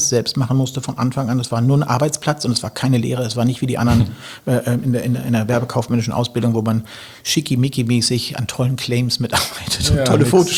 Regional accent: Hamburg, Germany; born there; also born or lived in Frankfurt; Nee, ich bin geboren in Hamburg, und zwar in der Gussau 9 tatsächlich, im Haus meiner Großeltern irgendwie

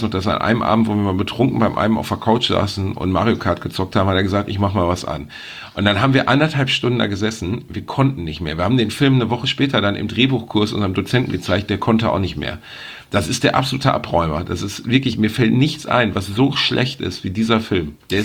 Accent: Gelsenkirchen, North Rhine-Westphalia, Germany; Ich bin in Gelsenkirchen aufgewachsen, also so mittelgutes Türkisch spreche ich schon.

